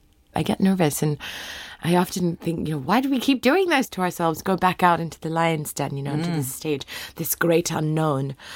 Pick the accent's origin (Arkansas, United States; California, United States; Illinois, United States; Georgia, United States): California, United States; Los Angeles; I grew up in Hancock Park in Santa Monica, was where I went to school.